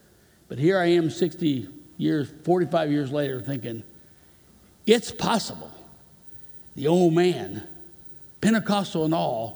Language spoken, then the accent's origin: English; Kansas City, Missouri, United States; I was from Kansas City. My mother said, there's nothing good in St. Louis. Why would you want to do that? Lifetime Kansas Cityan, right?